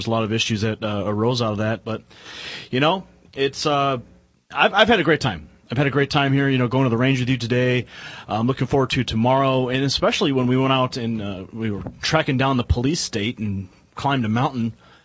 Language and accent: English; Chicago, Illinois, United States; out in Chicago, that's just something you don't see. I mean, people have been trained so much up there to fear guns and to be, you know, just to, at least in the cultures that I've grown up